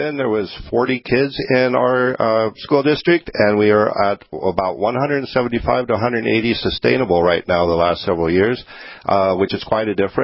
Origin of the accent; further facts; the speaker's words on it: California, United States; moved away as an adult; now in Granora, United States; I'm from California originally, and after 40-something years there, I could see that the economy and the way it was going, that I didn't want to work until I was 80 years old full-time to put a roof over my head.